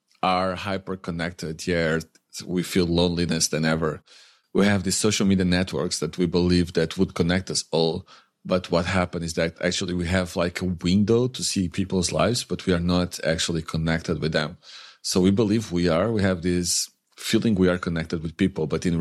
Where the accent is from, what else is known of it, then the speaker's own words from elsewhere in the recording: Lisbon, Portugal; moved away as an adult; so I'm from Lisbon. I left Lisbon when I was 19. I kept moving from place to place as a student and as a worker.